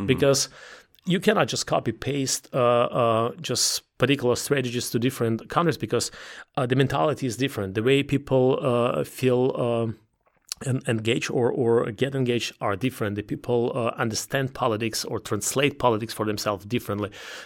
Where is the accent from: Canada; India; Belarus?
Belarus; English is a second language; moved away as an adult; also born or lived in Ukraine / Russia / Germany; now in United States; I was born in Belarus. I was growing up in Ukraine, in Belarus, in Russia at the same time. So I'm at home there. But then I spent almost 15 years studying, working on my PhD in Germany, in Europe.